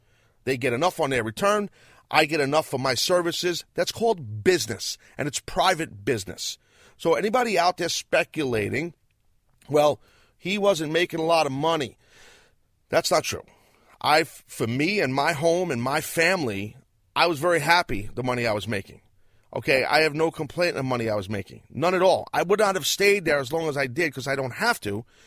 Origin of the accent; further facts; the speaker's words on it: United States; Okay, when I say some other country, I'm an American.